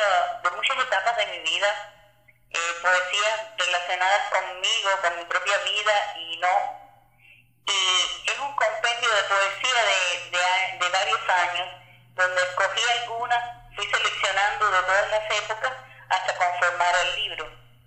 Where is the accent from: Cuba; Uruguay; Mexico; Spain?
Cuba; De Cuba extraño muchas cosas, mi tierra donde nací, donde me crié, donde di mis primeros pasos, donde conocí mi primer amor.